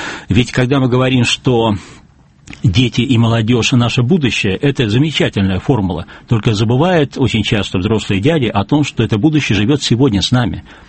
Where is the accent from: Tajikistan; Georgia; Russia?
Russia; Saint Petersburg; И школьник, учащийся в Москве или Петербурге, в моем родном городе